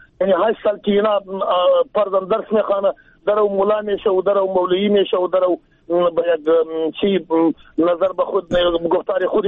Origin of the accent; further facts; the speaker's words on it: Jowzjan, Afghanistan; ما قریش پشتون هستم از جوزیان.